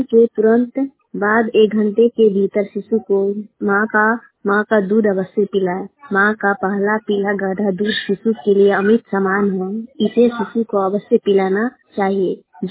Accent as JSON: {"language": "Hindi", "town": "Chhapra", "region": "Bihar", "country": "India", "said": "मैं छपरा पंचायत की रहने वाली हूँ"}